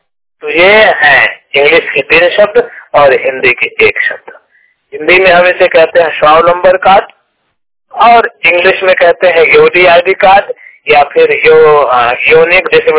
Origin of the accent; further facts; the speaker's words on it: Mirzapur, Uttar Pradesh, India; मैं मिर्जापुर यूपी का रहने वाला हूँ